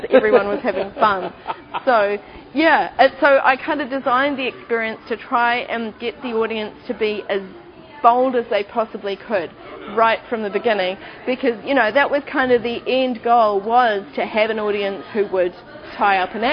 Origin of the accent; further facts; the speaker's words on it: Wellington, New Zealand; lay a story trail through the streets of Wellington, my hometown